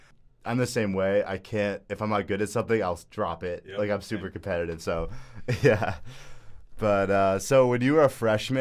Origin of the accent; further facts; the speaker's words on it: Dallas, Texas, United States; Because I was a Mavs fan growing up because I'm from Dallas, and I'd go to games